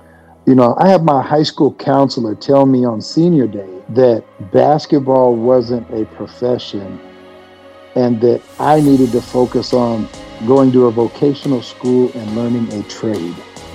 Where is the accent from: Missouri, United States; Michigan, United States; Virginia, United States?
Missouri, United States; Pilot Knob; Well, let's correct the population first. Pilot Knob was 722 people.